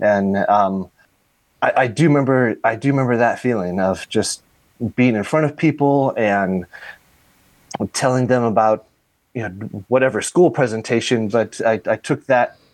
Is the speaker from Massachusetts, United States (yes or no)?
no; La Porte, Indiana, United States; So, yeah, I was born in La Porte, Indiana, and I went to New Prairie High School.